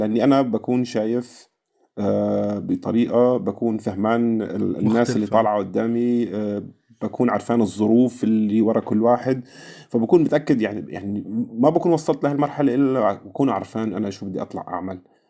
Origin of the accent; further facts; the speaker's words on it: Syria; moved away; also born or lived in Algeria; أنا كنت مقرر أنه أنا من لما طلعت من سوريا أنه أنا بس أوصل لهي المرحلة راح أرجع لسوريا